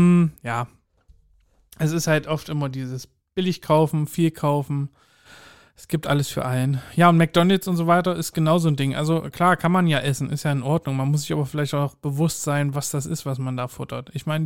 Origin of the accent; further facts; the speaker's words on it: Heilbad Heiligenstadt, Thuringia, Germany; Also da, wo ich herkomme, aus dem Eichsfeld, Heilbad-Heiligenstadt